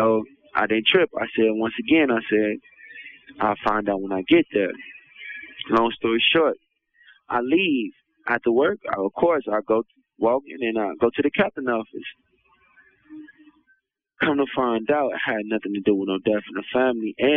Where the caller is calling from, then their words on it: Indiana, United States; I'm calling from Indiana DOC, IYC.